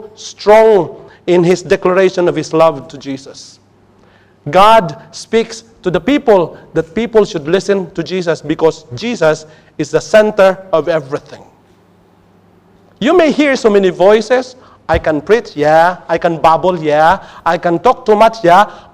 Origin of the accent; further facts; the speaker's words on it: Philippines; As a Filipino, many years ago, let's say 20 years ago